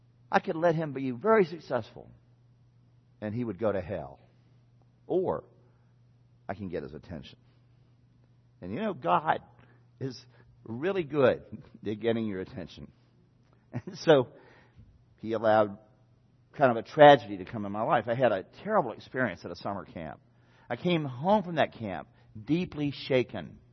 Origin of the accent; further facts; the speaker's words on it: Norfolk, Virginia, United States; When I grew up here in Norfolk, I was privileged to grow up in a successful family. My dad was an attorney here in town and still is.